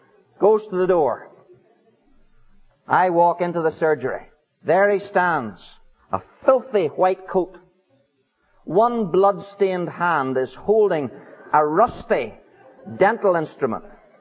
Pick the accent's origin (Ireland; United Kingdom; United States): Ireland